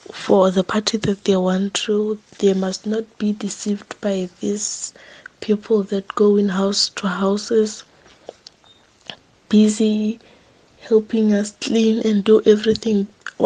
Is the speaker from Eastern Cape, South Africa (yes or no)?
no; Botlokwa, Limpopo, South Africa; I stay in Limpopo. I'm from Botlokwa in a small village called Sekakeni.